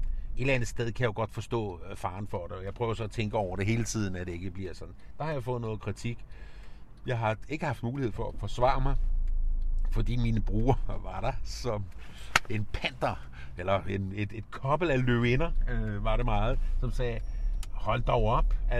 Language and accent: Danish; Capital Region of Denmark, Denmark; accent: Bornholm; For det første er jeg opdraget i et miljø, du kan sikkert høre, jeg er bornholmer, på en gård i et uprivilegeret miljø